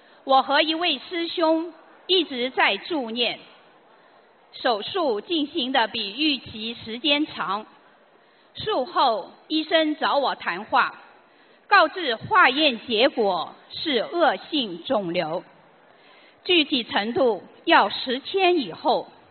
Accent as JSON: {"language": "Chinese", "region": "Shanghai", "country": "China", "said": "我来自上海"}